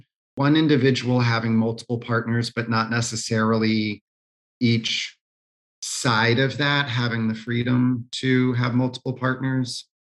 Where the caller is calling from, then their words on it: Columbus, Ohio, United States; Columbus, Ohio.